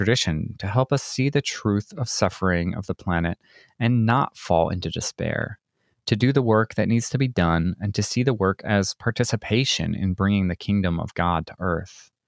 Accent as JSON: {"language": "English", "region": "Michigan", "country": "United States", "tie": "born or raised there", "said": "I grew up in Michigan, so I can't say that my love came from any kind of close proximity"}